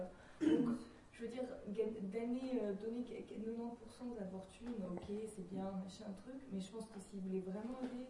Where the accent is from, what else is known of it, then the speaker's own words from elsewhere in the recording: France; je suis française